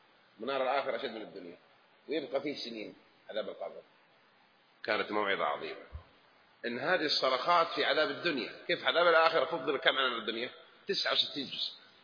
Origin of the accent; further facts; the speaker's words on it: Najd, Saudi Arabia; لما يسمونه عندنا في نجد حفرة المندل